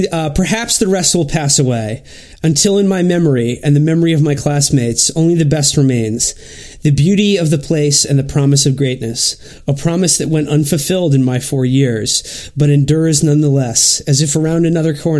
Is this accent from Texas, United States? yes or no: no; New York City, New York, United States; Well, I'm from New York City, and my whole family is from New York City.